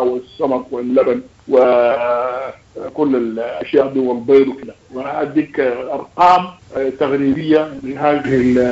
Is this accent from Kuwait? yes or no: no; Sudan; لكن عندنا هنا الأبقار عندنا في السودان شمال السودان في دولة السودان في جمهورية السودان